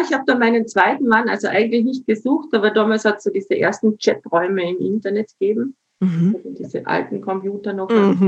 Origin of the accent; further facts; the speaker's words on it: Austria; moved away as an adult; now in Switzerland; Ich bin eine Österreicherin, die in der Schweiz lebt seit 20 Jahren.